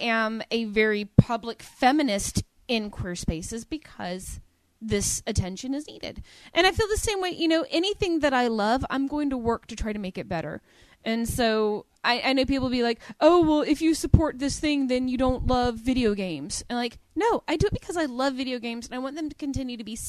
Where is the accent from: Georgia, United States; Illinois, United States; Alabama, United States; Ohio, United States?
Alabama, United States; like with Alabama, I love my home state. I'm glad I grew up there